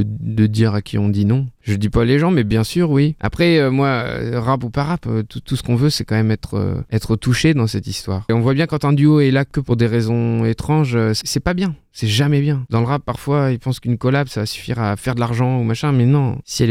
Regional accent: Paris, Île-de-France, France; donc puis je viens de la Porte de Saint-Cloud.

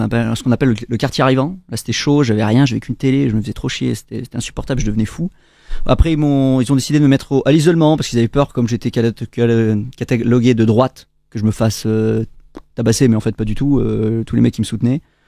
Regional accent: Saint-Vallier, Auvergne-Rhône-Alpes, France; Moi, je viens de la Drôme, je viens de Saint-Vallier.

